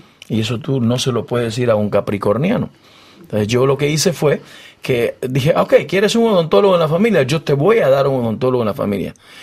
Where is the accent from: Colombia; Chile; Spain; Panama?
Panama; now in Mexico; Panamá es el lugar donde yo, pues, soy panameño. México es el lugar que me acepta, donde vivo 10 años en México.